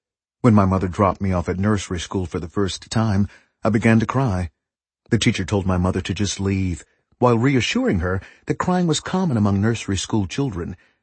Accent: Berkeley, California, United States; Growing up in Berkeley as an excellent student in a town that frowned upon football as being too militaristic, I wasn't expected to join the Berkeley High School football team.

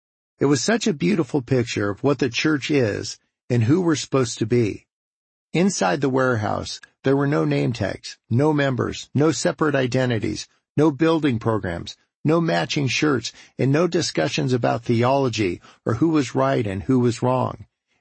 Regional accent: California, United States; Growing up in Southern California, I'd never been to a croc drop before.

